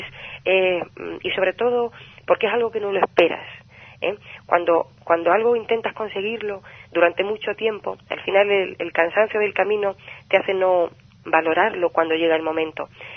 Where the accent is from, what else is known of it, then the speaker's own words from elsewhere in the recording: Retamal de Llerena, Extremadura, Spain; Pero ella nació en Retamal de Llerena, que es mi pueblo.